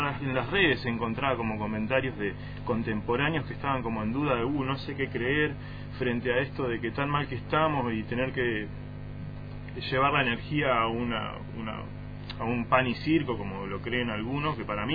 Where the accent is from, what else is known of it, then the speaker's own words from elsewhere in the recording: Argentina; como pueblo argentino tenemos algo que nos compone